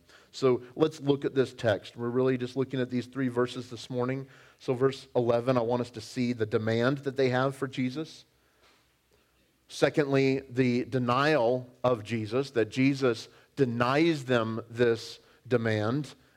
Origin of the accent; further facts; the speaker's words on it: California, United States; I grew up playing it in California